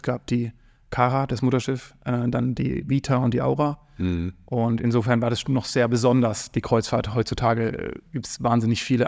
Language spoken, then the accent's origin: German; Rhineland-Palatinate, Germany; Aber da das keiner kennt, woher ich komme, also kleiner Ort, sage ich mal Karlsruhe. Das ist eigentlich Baden-Württemberg. Aber ja, ich komme aus der Nähe von Karlsruhe und bin da aufgewachsen.